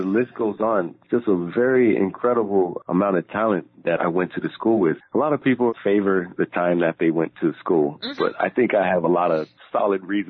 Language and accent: English; Miami, Florida, United States; Also the Rodriguez brothers, who I grew up with in Miami.